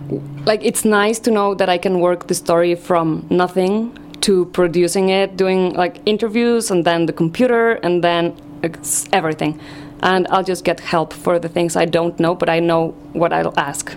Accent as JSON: {"language": "English", "region": "Mexico City", "country": "Mexico", "second_language": "English", "said": "I am from Mexico City and I got a job producing a podcast recently."}